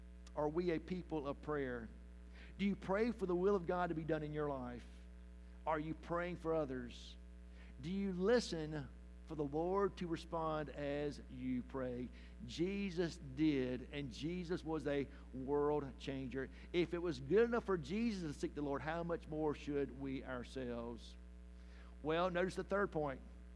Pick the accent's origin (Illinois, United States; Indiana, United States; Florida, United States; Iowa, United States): Florida, United States; Live Oak; It's kind of like when I grew up in Live Oak. It was pretty dead.